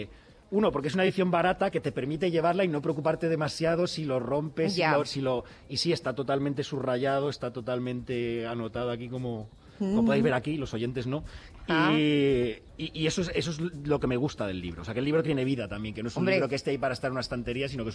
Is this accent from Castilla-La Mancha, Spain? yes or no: no; Coslada, Community of Madrid, Spain; Yo soy de Coslada, me he criado en Coslada.